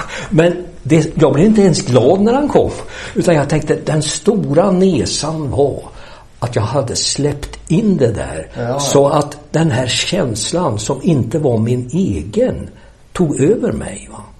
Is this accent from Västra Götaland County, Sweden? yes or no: yes; Västra Götaland County, Sweden; born there; Jag är ju född i Dalsland.